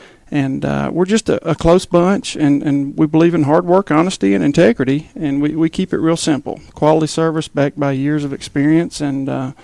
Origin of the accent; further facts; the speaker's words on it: Cartersville, Georgia, United States; Well, I was born and raised in Cartersville, Georgia, so I'm a Georgia native.